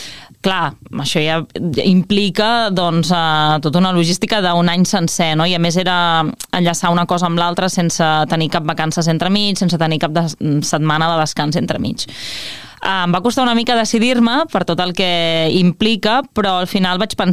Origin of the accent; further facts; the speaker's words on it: Vilafranca del Penedès, Catalonia, Spain; Jo sóc de Vilafranca del Penedès